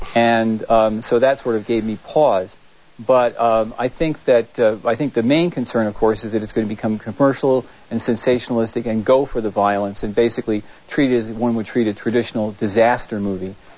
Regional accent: New York, United States; also born or lived in New Jersey; now in Lincoln, Nebraska, United States; although I'm now here in Lincoln, Nebraska, I'm a native New Yorker. I mean, I was born in New Jersey, but I lived much of my time in New York and lived there till I came here.

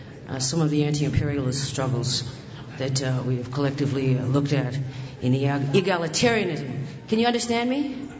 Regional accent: Nova Scotia, Canada; I always think I come from Nova Scotia, you know, like my parents were coal miners.

